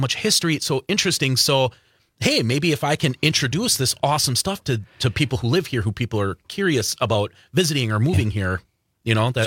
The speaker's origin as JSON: {"language": "English", "region": "Wisconsin", "country": "United States", "tie": "born or raised there", "said": "growing up in Wisconsin, a lot of people tend to say, you know, oh, there's nothing to do."}